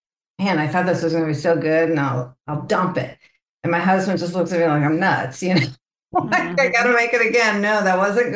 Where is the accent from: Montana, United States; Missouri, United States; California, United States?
Missouri, United States; St. Louis; it's funny you said Rams or Chargers because I'm initially from St. Louis.